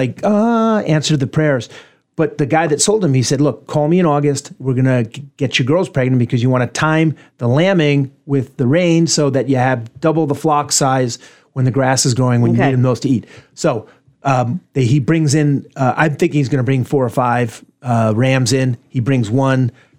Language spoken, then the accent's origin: English; New York, United States; We're from New York. We're a bunch of knuckleheads.